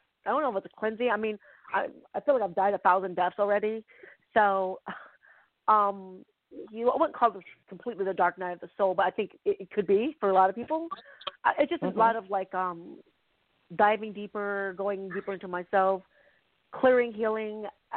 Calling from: Los Angeles, California, United States; I'm calling from California.

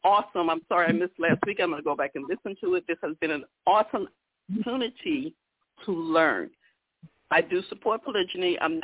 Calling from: Dulles, Virginia, United States; I'm calling from Dulles, Virginia

